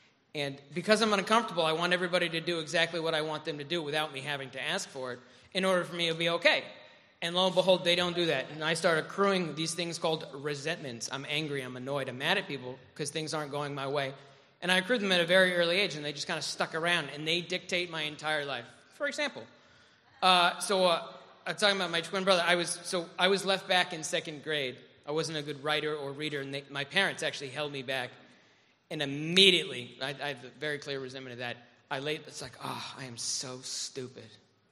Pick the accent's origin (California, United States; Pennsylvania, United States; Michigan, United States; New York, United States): New York, United States; I grew up in Rockland County, New York.